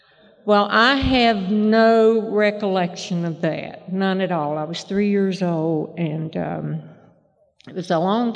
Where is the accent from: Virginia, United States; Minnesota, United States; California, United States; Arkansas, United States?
Virginia, United States; I was born and raised in Virginia, and I didn't set out to, I'd never thought I'd be an alcoholic.